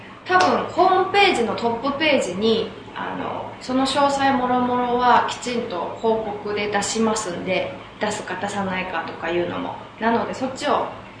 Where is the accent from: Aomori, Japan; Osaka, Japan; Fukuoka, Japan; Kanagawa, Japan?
Fukuoka, Japan; もともと私は福岡の人間でして、